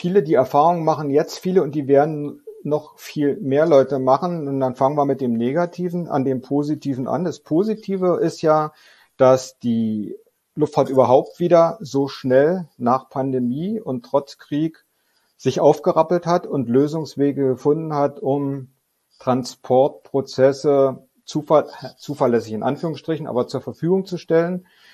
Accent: East Germany, Germany; Ich bin im Osten groß geworden. Ich habe lange in dem Bereich gearbeitet, in der Verwaltung bei Interflug, wo die Werft war

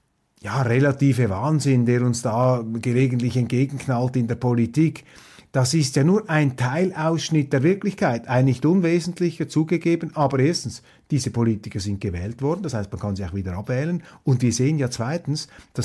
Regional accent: Switzerland; als Schweizer ist das Deutschland nicht wie die Schweiz

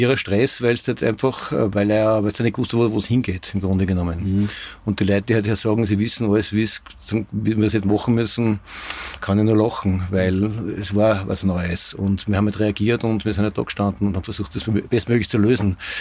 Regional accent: Bad Ischl, Upper Austria, Austria; now in Bad Goisern, Austria; aufgewachsen bin ich in Ischl und seit 15 Jahren bin ich in Gäusern.

